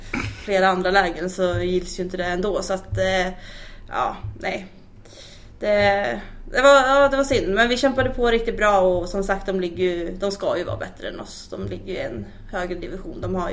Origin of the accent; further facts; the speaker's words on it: Mariestad, Västra Götaland County, Sweden; Ja, jag kommer ju då från Mariestad.